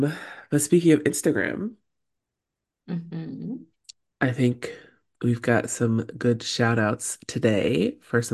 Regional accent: Oakland, California, United States; It's actually a slang word from Oakland, my hometown

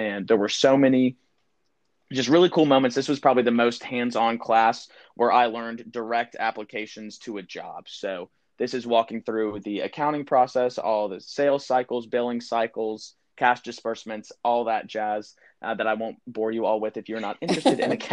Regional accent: Charlotte, North Carolina, United States; I'm from Charlotte, all this stuff.

